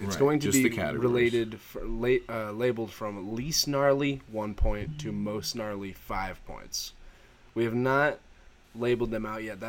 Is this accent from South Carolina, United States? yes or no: no; California, United States; I grew up in California, at least. It was normal for us to have major fires every year.